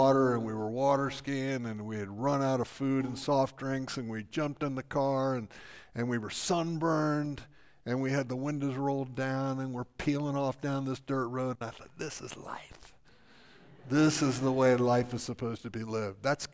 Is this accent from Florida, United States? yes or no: yes; Florida, United States; I was raised in South Florida, and in South Florida we had what were called rock pits